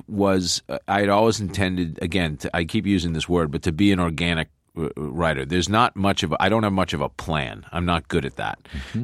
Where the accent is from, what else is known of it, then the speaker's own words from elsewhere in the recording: Boston, Massachusetts, United States; now in Los Angeles, United States; Well, Bostonians are, we're not really good at parsing our words.